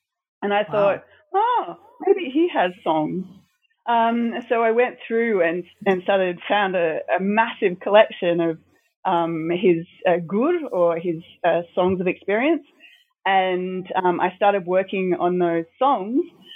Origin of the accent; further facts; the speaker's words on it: Australia; I grew up in the north of Australia, and my first job was as a journalist.